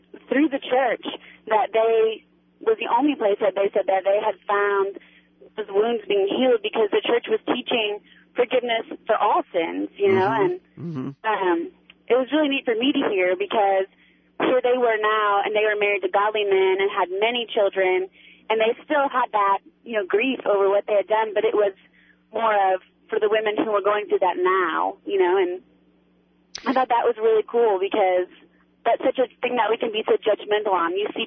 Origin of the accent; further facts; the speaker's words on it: Texas, United States; I'm from Texas, actually, and I went to the church there